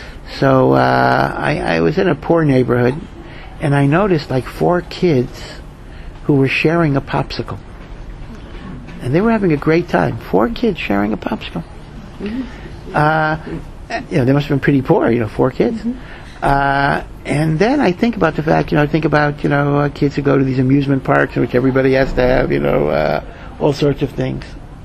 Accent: United States; as an American, you know, my netiya would be, you know, optimism, you know.

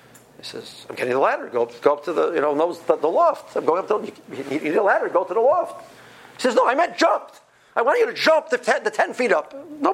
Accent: Cleveland, Ohio, United States; I come from Cleveland, houses cost $150,000, you know.

